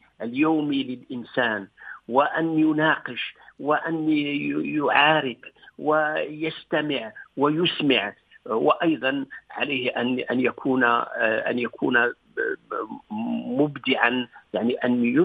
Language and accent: Arabic; Tlemcen Province, Algeria; وكنت صغير في قريتي في ناحية في ضواحي تلمسان